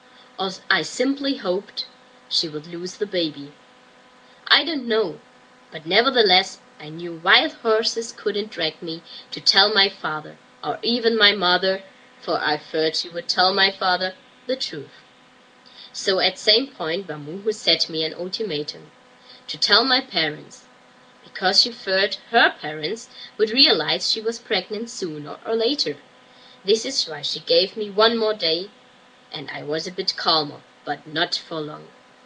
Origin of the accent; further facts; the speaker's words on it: Kenya; I am a Kenyan and grew up in post-colonial Kenya in the 50s and 60s with a father and a mother. Both of them are from our tribe